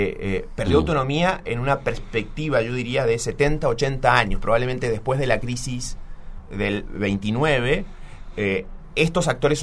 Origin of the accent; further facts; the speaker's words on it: Uruguay; a veces que dicen que los uruguayos somos, digamos, somos argentinos mejorados.